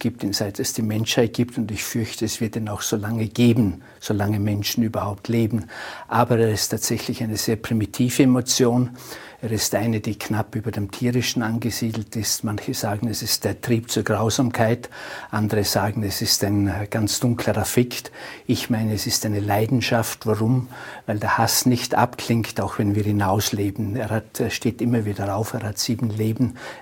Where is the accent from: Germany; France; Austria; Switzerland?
Austria; diese negativen Gefühle, die auch bei uns in Österreich derzeit überhand nehmen